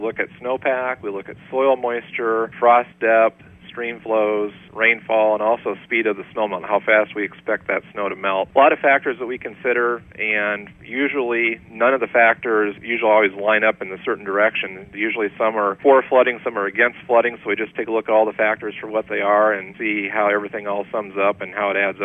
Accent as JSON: {"language": "English", "town": "Davenport", "region": "Iowa", "country": "United States", "tie": "born or raised there", "said": "I'm originally from Davenport, Iowa, so I grew up in eastern Iowa, and I went to school at Iowa State"}